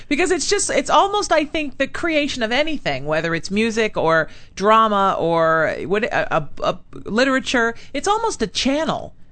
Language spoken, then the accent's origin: English; Detroit, Michigan, United States; Which was great, being a woman and also growing up in Detroit during the Motown era.